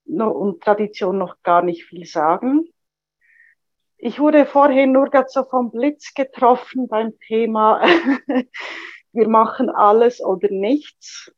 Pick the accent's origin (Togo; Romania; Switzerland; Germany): Switzerland; ich komme aus der Schweiz und bin eine Alkoholikerin.